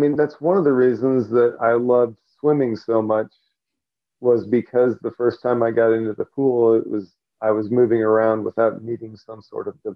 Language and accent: English; Kansas City, Missouri, United States; I'm from Kansas City originally, and that's where I went through my first yoga teacher training